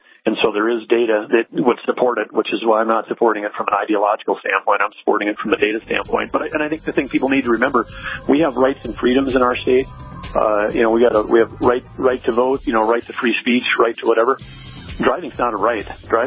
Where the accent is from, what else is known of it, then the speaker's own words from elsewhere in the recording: Arthur, North Dakota, United States; I mean, in my hometown, Arthur's got about 350 people